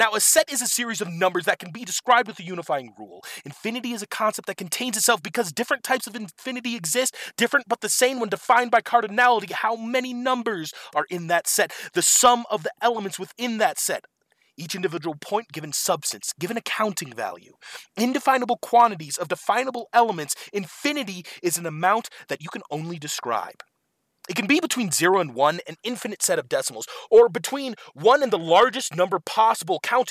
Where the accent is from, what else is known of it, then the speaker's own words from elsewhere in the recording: Aspen, Colorado, United States; I grew up in Aspen. I went to school in a little place called Cornell in Iowa. And after graduating, I came back to live with my parents